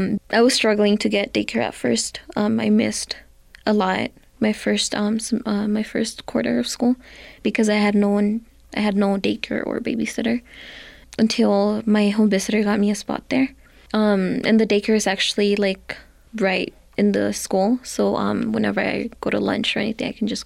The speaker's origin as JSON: {"language": "English", "town": "Santa Fe", "region": "New Mexico", "country": "United States", "said": "I am 17 years old. I am from Santa Fe, New Mexico, and I'm a senior at Capital High School."}